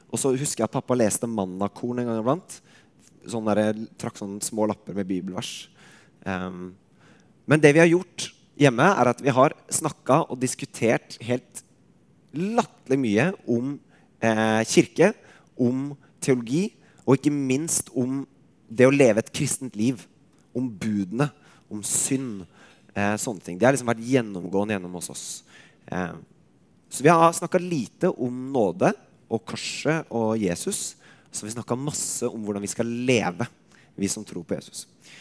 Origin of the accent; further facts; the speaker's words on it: Innlandet, Norway; Jeg har vokst opp trygt og godt hjemme i Østerdalen og i Rungdal med to kristne gode foreldre og en haug med søsken